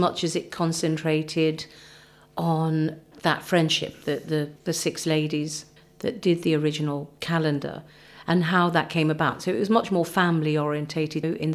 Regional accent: Stoke-on-Trent, West Midlands, United Kingdom; And of course, that's my hometown, and we did The King and I together

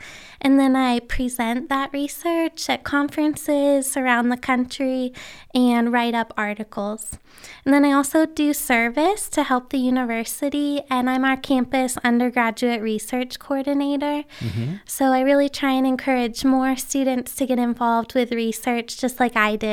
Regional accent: Pennsylvania, United States; I grew up in Western Pennsylvania, so I'm local to the area and have a lot of family around the region.

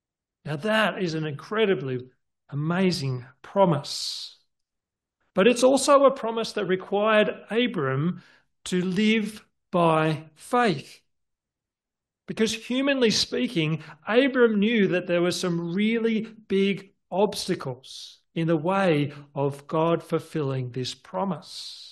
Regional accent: Forbes, New South Wales, Australia; moved away; also born or lived in Sydney; Now, when I left my hometown of Forbes and went off to Sydney to study

